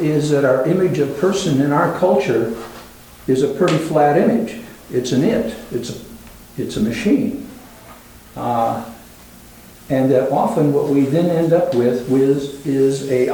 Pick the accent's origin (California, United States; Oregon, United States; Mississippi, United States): Oregon, United States; Portland; And I'm from Portland, Oregon, and work both as a social worker in private practice and also as a parish pastor.